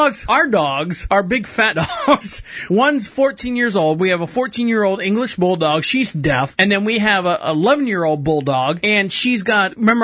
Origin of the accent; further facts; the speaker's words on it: Orlando, Florida, United States; being I'm a Floridian, born and raised in Orlando, Florida, I've been to Walt Disney World many times